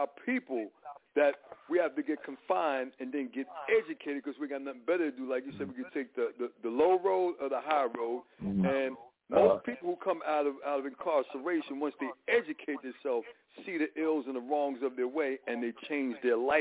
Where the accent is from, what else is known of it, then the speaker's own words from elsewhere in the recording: Newark, New Jersey, United States; I'm from Newark, by the way, all right, because the same way y'all got 17th Avenue, we got Prince Street.